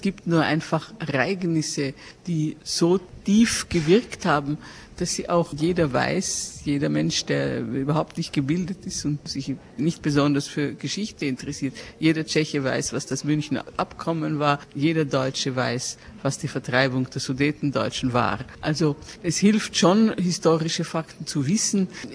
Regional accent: Austria; Auf der anderen Seite bei uns in Österreich ist der Hussitensturm immer noch in Erinnerung als etwas Schreckliches.

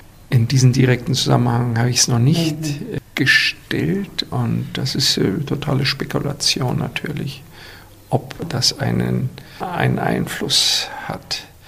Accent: Germany; Das heißt ja nichts, dass ich als Deutscher jetzt ein großer Wagner-Fan bin.

